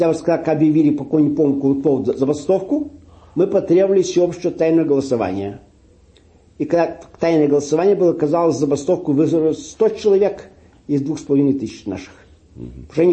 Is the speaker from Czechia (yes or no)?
no; Kyiv, Ukraine; also born or lived in Abdulino, Russia; Родился я в Самарской губернии, в деревне Абдулино. Оттуда выехал, мне было 2 лет.